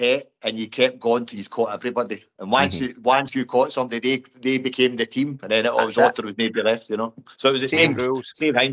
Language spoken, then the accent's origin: English; Cumbernauld, Scotland, United Kingdom; I'm from Cumbernauld. I stay in a place then called Abraham Hill.